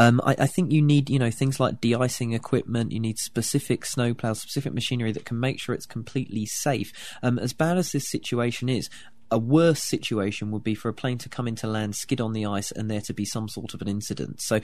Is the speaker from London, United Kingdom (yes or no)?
yes; London, United Kingdom; I'm 33 years old, I grew up in London